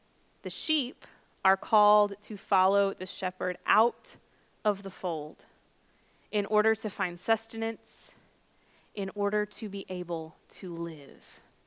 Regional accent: Lexington, Kentucky, United States; And then the other offer was in my hometown, in Lexington, where my classroom would be my grandfather's old classroom. And so, of course, I chose to move back to my hometown.

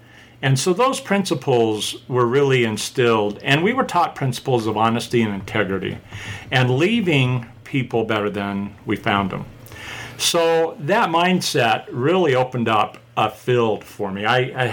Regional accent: Ogden, Utah, United States; I'm from Ogden, Utah.

